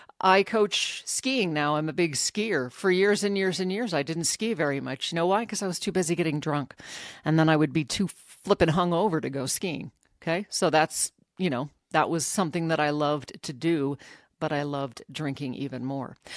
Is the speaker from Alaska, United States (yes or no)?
yes; Anchorage, Alaska, United States; You know, in my case, growing up in Alaska, everybody drinks and smokes weed.